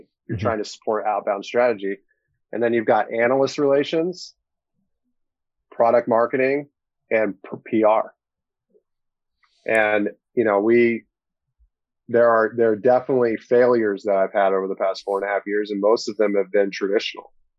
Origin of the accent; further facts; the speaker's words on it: Indiana, United States; accent: Indiana; it's my Indiana accent that's throwing you off.